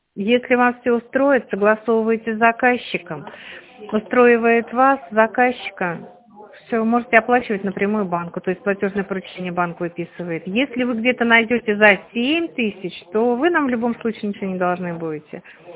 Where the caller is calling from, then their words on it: Tver, Tver Oblast, Russia; Мы в Тверской области, в Твери.